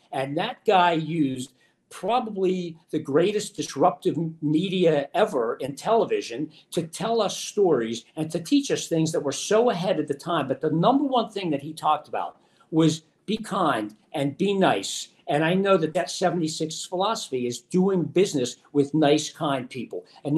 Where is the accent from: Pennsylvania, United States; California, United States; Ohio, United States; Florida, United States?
Pennsylvania, United States; Pittsburgh; now in Philadelphia, United States; So like I said, I grew up in Squirrel Hill with my grandparents, and how I ended up in Philadelphia on this side of the state